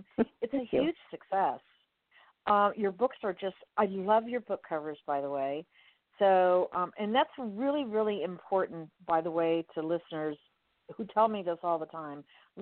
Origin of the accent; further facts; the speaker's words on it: Miami, Florida, United States; I grew up in Miami. Now I'm over here on the west coast of Florida.